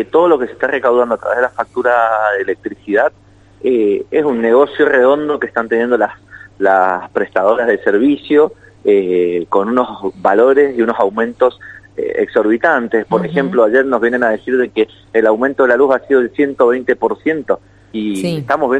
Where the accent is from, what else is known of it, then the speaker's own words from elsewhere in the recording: Godoy Cruz, Mendoza, Argentina; yo también soy de Godoy Cruz